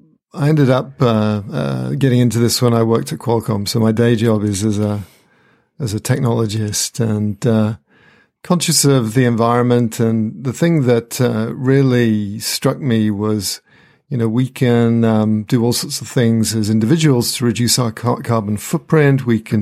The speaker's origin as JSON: {"language": "English", "country": "United Kingdom", "accent": "British", "lives_now": "United States", "said": "you can hear my British accent, I'm in America."}